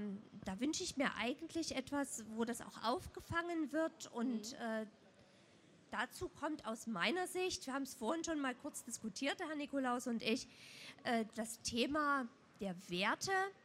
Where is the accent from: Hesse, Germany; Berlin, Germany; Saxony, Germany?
Saxony, Germany; Glauchau; Ich komme aus Glauchau und vertrete dort die Wirtschaftsförderung in Glauchau.